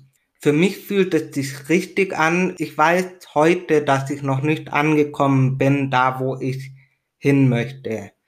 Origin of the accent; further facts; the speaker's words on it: Italy; moved away; wir kommen aus Italien, aus einem Dorf.